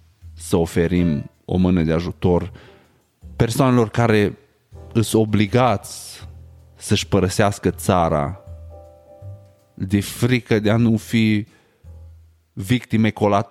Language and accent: Romanian; Sighetu Marmației, Maramureș County, Romania; Eu m-am născut și am crescut în Sighetul Marmației. Pentru cei care nu știți, Sighetul Marmației e un oraș din județul Maramureș